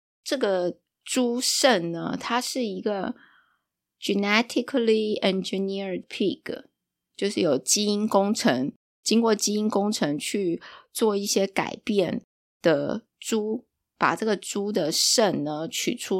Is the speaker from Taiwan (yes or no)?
yes; Taiwan; 我们身为台湾人是不是有机会应该去体验一下这样子的民俗文化，